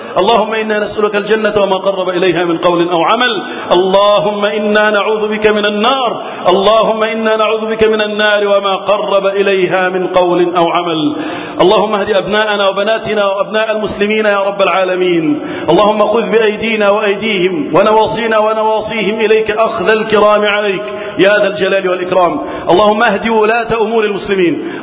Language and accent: Arabic; Egypt; اللهم احفظ بلدنا مصر وسائر بلاد المسلمين من الفتن